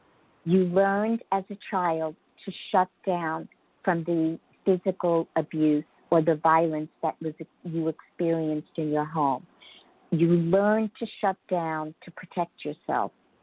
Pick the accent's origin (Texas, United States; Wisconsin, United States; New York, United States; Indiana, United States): New York, United States; Merrick; I really painted this beautiful, picture-perfect life growing up in Merrick, and that's what I thought was my home life.